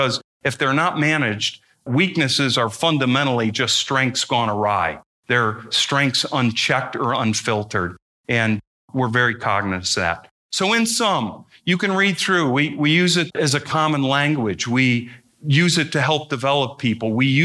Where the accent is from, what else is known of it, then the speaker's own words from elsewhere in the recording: Kalamazoo, Michigan, United States; Growing up in the Kalamazoo area, being here since 93, I don't hear this so much anymore.